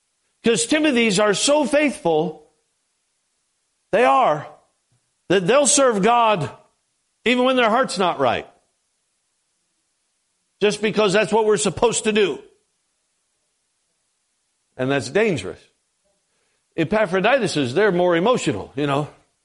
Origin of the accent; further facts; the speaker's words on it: Alaska, United States; I grew up in Alaska. 9 months out of the year, there's snow on the ground, there's mud, there's slush.